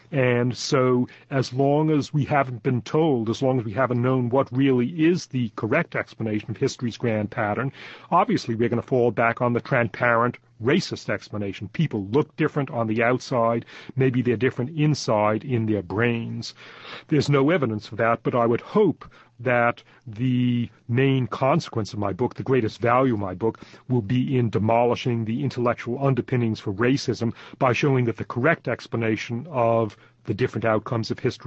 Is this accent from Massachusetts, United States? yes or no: yes; Boston, Massachusetts, United States; I grew up in Boston, and I went out to New Guinea in 1964 naive